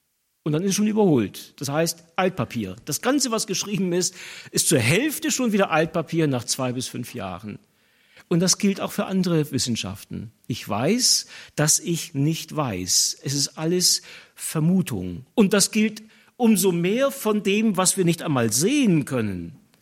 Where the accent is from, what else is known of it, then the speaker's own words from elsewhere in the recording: Northern Germany, Germany; Ja, ich als Norddeutscher bin da ein bisschen näher dran an Ebbe und Flut.